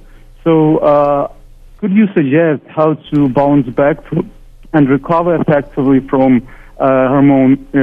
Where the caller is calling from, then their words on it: Ukraine; I'm calling you from Ukraine.